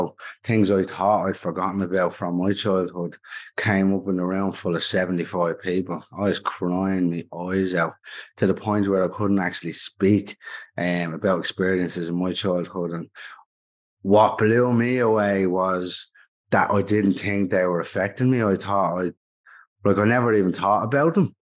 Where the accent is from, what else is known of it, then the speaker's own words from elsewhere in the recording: Dublin, Leinster, Ireland; I'm from York Street in town.